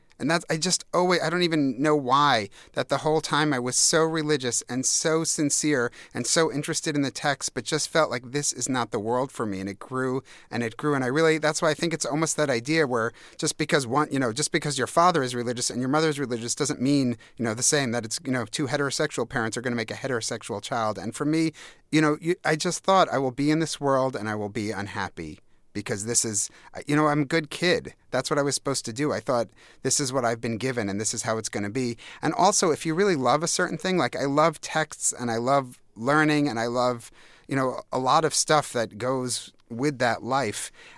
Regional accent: New York, United States; Well, no, I went to, you know, I was going to say, for me growing up on Long Island, it was this idea.

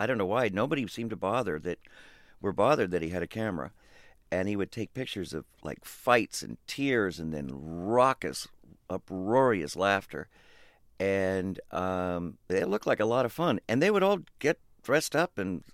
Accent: Los Angeles, California, United States; also born or lived in New York; I grew up in Los Angeles and in New York, and we ended up in the entertainment business.

